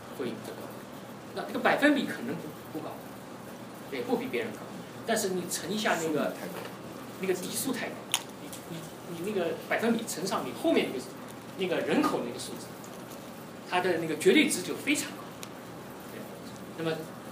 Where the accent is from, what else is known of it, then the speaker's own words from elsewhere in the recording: China; now in United States; 特别是我们都是中国人，对不对？我们关心我们自己在美国的中国人